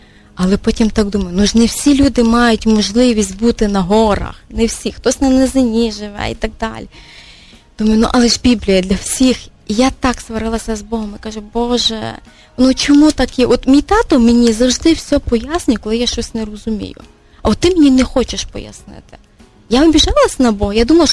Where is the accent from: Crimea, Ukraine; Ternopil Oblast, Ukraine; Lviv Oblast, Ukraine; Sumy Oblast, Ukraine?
Lviv Oblast, Ukraine; Novyi Rozdil; А я виросла в Новому Роздолі. Це місто, де видобувають сірку.